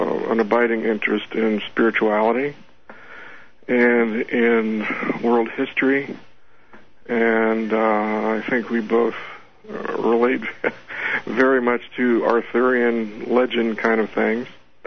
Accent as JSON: {"language": "English", "region": "Ohio", "country": "United States", "tie": "born or raised there", "lives_now": "Arizona, United States", "said": "the landscape here is so incredibly beautiful and is so alien from what I had been used to growing up in Ohio"}